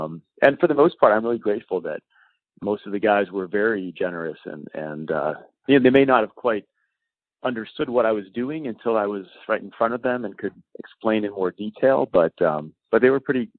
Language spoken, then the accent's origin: English; Rhode Island, United States; I grew up in Rhode Island as a Phillies fan.